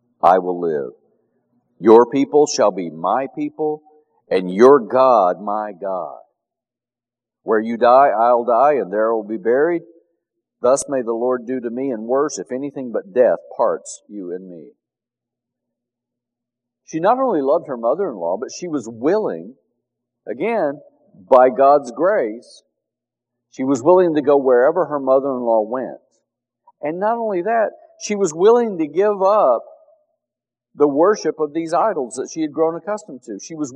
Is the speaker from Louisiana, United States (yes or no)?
no; Texas, United States; I grew up in West Texas where cotton farming is huge.